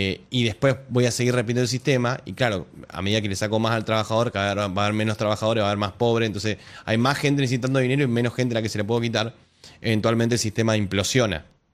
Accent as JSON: {"language": "Spanish", "country": "Argentina", "said": "yo al final de cuentas soy un argentino diciéndole a un montón de colombianos qué es lo que yo sé que funciona"}